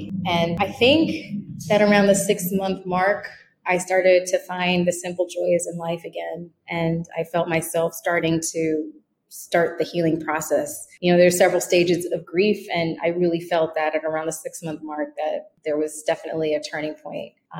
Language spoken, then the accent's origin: English; Bronx, New York, United States; born there; also born or lived in Brooklyn; I pretty much was living and working in Brooklyn. I was born in the Bronx.